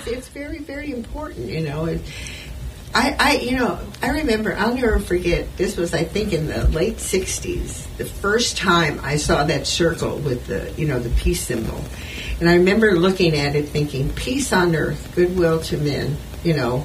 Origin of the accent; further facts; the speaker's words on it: United States; And we as American people have to look at that.